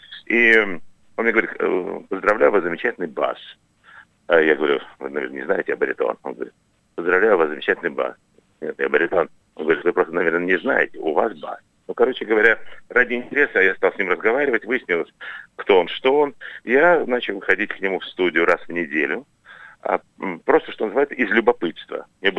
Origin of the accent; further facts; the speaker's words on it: Russia; Ну, вообще-то говоря, мы из России.